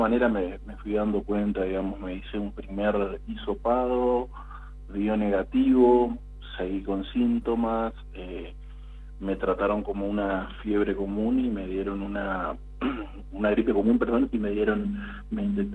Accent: Barranqueras, Chaco, Argentina; Sí, soy de Barranqueras.

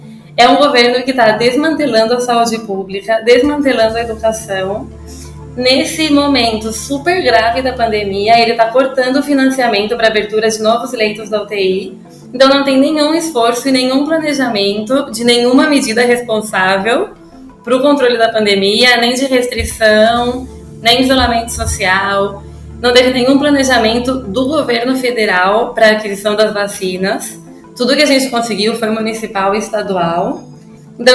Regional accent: Brazil; now in Buenos Aires, Argentina; somos brasileiros residentes em Buenos Aires, brasileiros e brasileiras.

